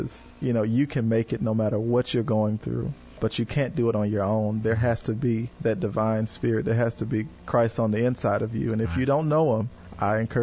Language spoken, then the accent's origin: English; Detroit, Michigan, United States; also born or lived in Cleveland / Indianapolis / Decatur / Springfield; now in St. Louis, United States; I again, born and raised in Detroit. I've been in several different states, Cleveland, Ohio, Indianapolis, Indiana, Decatur, Illinois, Springfield, and now St. Louis.